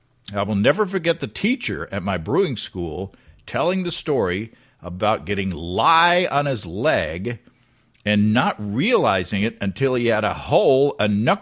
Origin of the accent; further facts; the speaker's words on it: Stockholm, Stockholm County, Sweden; I was accepted into a brewing school south of Stockholm, my hometown.